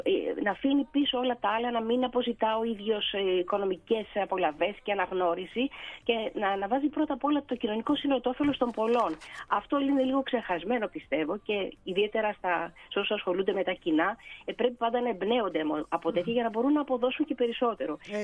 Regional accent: Athens, Attica, Greece; μένω στην Μεσσηνία και πολλά χρόνια τώρα. Με φιλοξενεί εδώ πολλά χρόνια, έχω κάνει την οικογένειά μου και κατάγομαι από την Αθήνα.

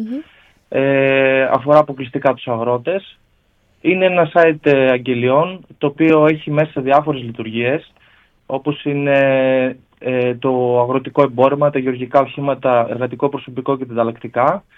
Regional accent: Grevena, Western Macedonia, Greece; Ναι, ναι, είμαστε 4 μέλη, είμαστε όλοι από τα Γρεβενά.

